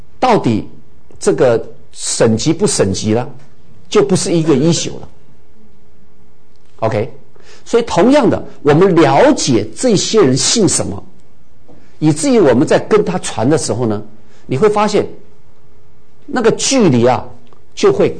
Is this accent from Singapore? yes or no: no; Taiwan; 其实我现在已经尽量不讲台语了哈